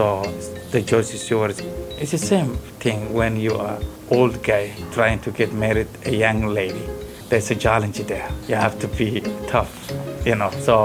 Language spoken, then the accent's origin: English; Somalia; English is a second language; now in United States; I'm a pre-diabetic. I'm originally from Somalia. I'm married, and I have three beautiful children.